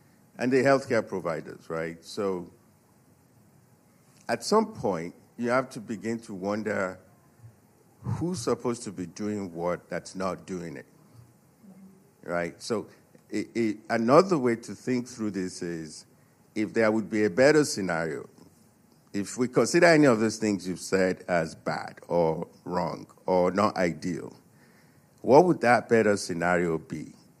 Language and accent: English; Texas, United States; I'm from Texas, just so if I ask something that goes off track, that's why.